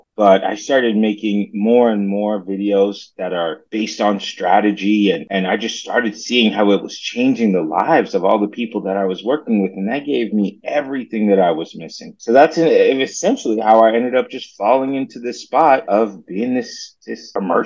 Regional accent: Florida, United States; now in Los Angeles, United States; So, first and foremost, I moved to LA from Florida. That's right. I'm a Florida man.

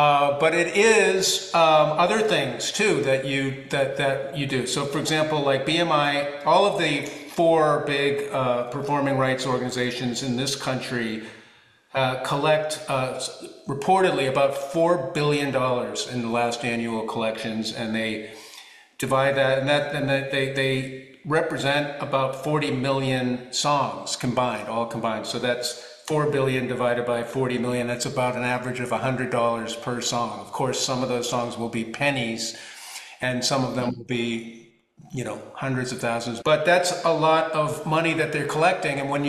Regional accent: Boston, Massachusetts, United States; Just like I would say, I would say Lance instead of Lance, which is where I grew up in Boston.

